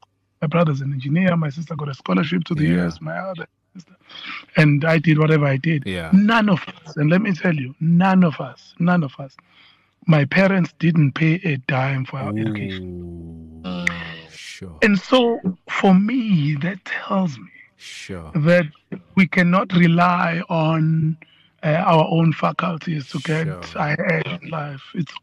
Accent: Nduzuma, KwaZulu-Natal, South Africa; So born and bred in Nduzuma

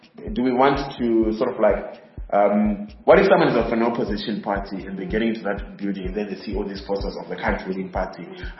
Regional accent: Zimbabwe; I come from Zimbabwe where we have to make things happen.

